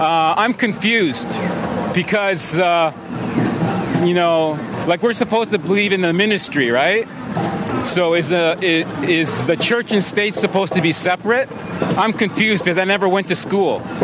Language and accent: English; Yorkshire and the Humber, United Kingdom; I'm from Humberside.